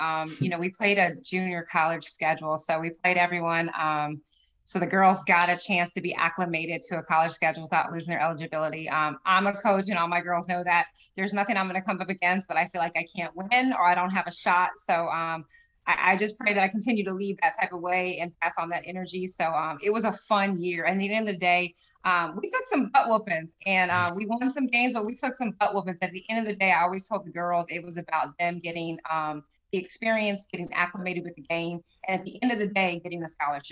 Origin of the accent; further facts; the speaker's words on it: Florida, United States; So was blessed, born and raised in Florida, got to play my whole career here and also my whole coaching career here.